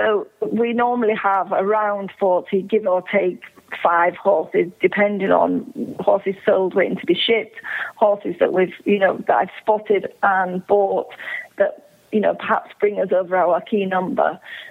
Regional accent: Ireland; I do obviously particularly like the Irish horse and try to source and sell as many Irish horses as possible, because the Irish horse do tend to be, well, we're the top in the world for event horses and have been for a long time.

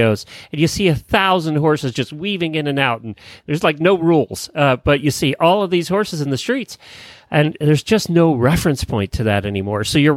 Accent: Pennsylvania, United States; And I grew up in Amish country, Lancaster County. So, you know, we grew up with the Amish and Mennonites.

